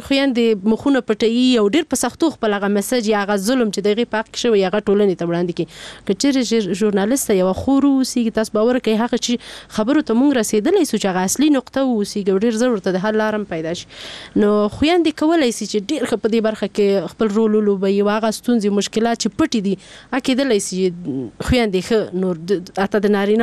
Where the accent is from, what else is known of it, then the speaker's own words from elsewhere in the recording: Peshawar, Khyber Pakhtunkhwa, Pakistan; زه په پیښور کې لوی شوم